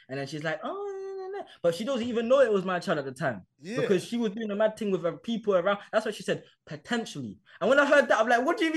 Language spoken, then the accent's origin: English; Hackney, London, United Kingdom; I grew up in Hackney, I grew up in a hood, essentially